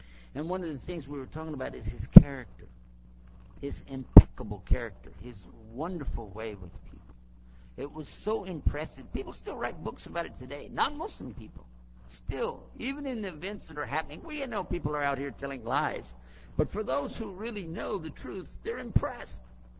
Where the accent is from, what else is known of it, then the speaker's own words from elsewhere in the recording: Texas, United States; I translate it to Texas language. I'm from Texas, what can I tell you?